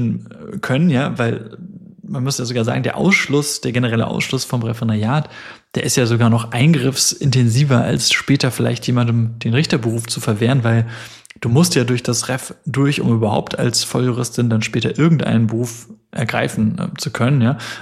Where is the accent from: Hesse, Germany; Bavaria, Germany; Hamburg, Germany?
Hesse, Germany; Darmstadt; accent: Hessian; dass es eine Entscheidung ist aus meiner Heimatstadt. Also ich konnte gleich am Telefon mit dem Gericht auf Hessisch sprechen.